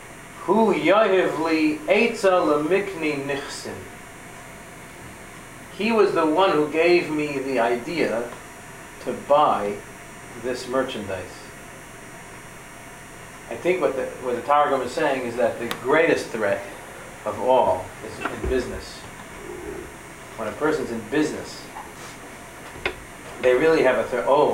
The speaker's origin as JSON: {"language": "English", "country": "Canada", "said": "I'm Canadian"}